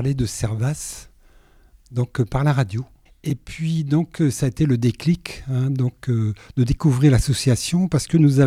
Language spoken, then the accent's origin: French; Plougastel-Daoulas, Brittany, France; de Plougastel, donc j'ai 68 ans